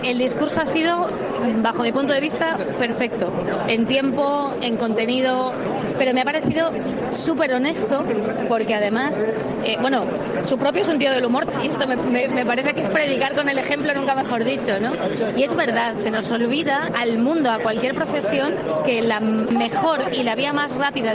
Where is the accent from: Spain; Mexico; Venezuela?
Spain; Ávila, Castile and León; yo soy de mi pueblo de Ávila